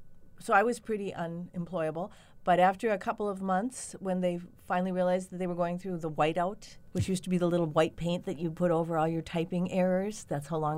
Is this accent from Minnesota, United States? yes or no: yes; Duluth, Minnesota, United States; I'm originally from Duluth.